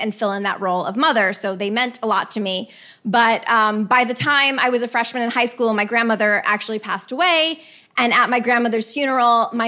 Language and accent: English; Westport, Connecticut, United States; my hometown in Westport, Connecticut